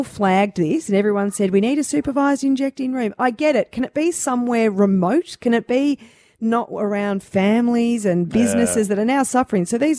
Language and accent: English; Wonga Park, Victoria, Australia; I know where I grew up in Wonga Park